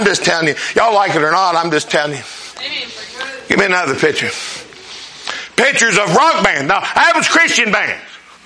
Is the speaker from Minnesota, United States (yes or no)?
no; Winona, West Virginia, United States; I come from Winona. I graduated a 12-gauge education from Midland Trail.